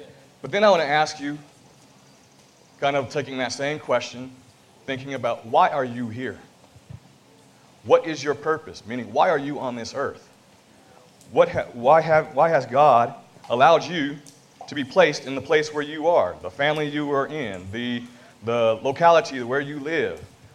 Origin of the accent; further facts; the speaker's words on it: California, United States; I'm from California, from the Pacoima congregation. I'm under Brother Paul Phillips. And I live in the second largest city in the world, in our nation, Los Angeles.